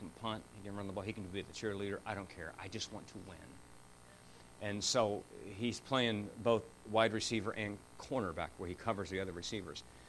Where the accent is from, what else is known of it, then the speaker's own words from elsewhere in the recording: Miami, Florida, United States; And I grew up in Miami, so I'm a diehard Miami Dolphin fan